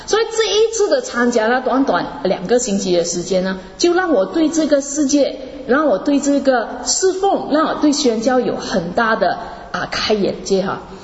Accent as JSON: {"language": "Chinese", "country": "Malaysia", "said": "800美金那时候对我们马来西亚人来说是非常多的"}